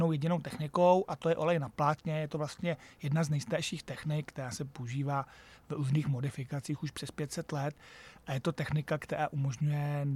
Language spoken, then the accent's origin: Czech; Sudetes, Czechia; já jsem vyrůstal v Sudetech v 70. letech